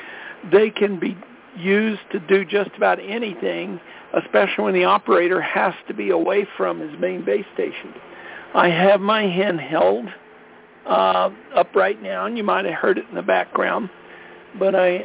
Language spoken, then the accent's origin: English; Colorado, United States; from Colorado